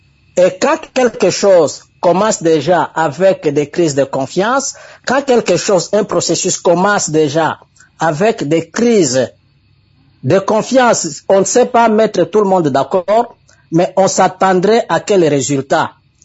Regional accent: DR Congo; nous sommes Congolais

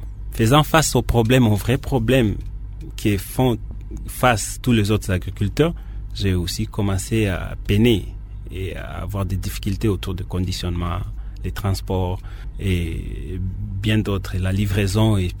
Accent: Ituri, DR Congo; Souvent, les gens me disent, tu es de l'Ituri, comment tu vas acheter la terre à Kimpese? Et généralement, je réponds, je suis un Congolais, je suis un citoyen du monde aussi.

